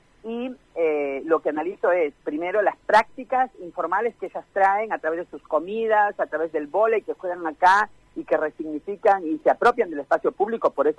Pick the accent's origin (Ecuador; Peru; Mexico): Peru; Trujillo, La Libertad; born there; moved away; Yo nací en Perú, en Trujillo, soy hija de padres trabajadores